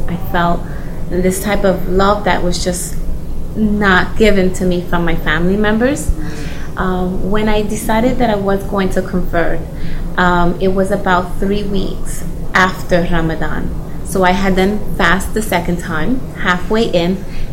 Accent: New York, United States; I'm from New York, and I'm Puerto Rican and African American.

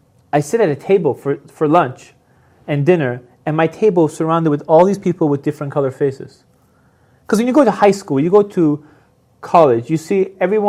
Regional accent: Iran; we're all from Persia, we're all from here.

